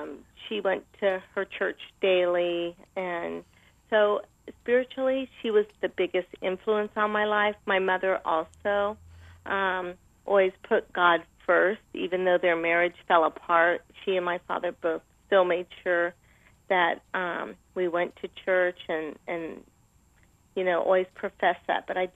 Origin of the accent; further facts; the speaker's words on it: Westerville, Ohio, United States; It was really nice. It was a small town, and I was raised Catholic and went to a Catholic school and a Catholic church.